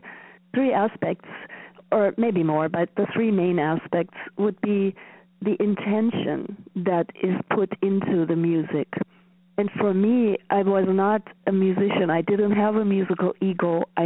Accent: Germany; moved away as an adult; now in United States; I grew up in Germany and I never came across any Sanskrit or any Eastern teachings, actually. And when I moved to the U.S. When I was 24 and a half

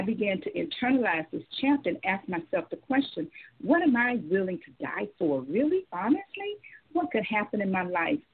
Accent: West Palm Beach, Florida, United States; I drive out of my hometown, West Palm Beach, to Miami, 40 years, because I'm Black and I'm a female.

